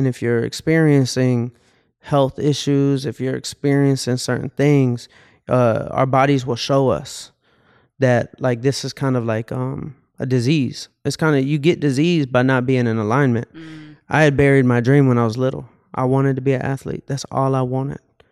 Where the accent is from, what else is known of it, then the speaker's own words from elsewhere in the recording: Atlanta, Georgia, United States; So growing up in Atlanta.